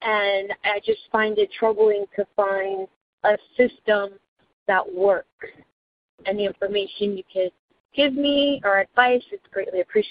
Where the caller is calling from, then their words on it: Tampa, Florida, United States; I am calling from Tampa, Florida.